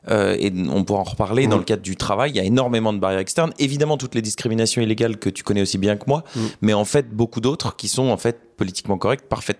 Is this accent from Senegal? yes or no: no; Beauvais, Hauts-de-France, France; J'ai grandi à Beauvais, tu vois, dans l'Oise. Ma mère est égyptienne, sa famille italienne-libanaise, mon père est français.